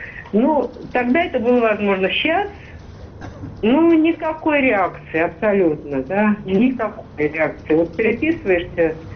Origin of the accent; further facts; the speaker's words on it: Moscow, Russia; born there; Я вот, понимаете, это мои родные места. Я в Москве родилась